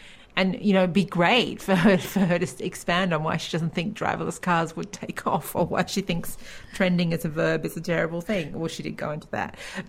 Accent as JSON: {"language": "English", "country": "Australia", "said": "Shame on me as an Australian."}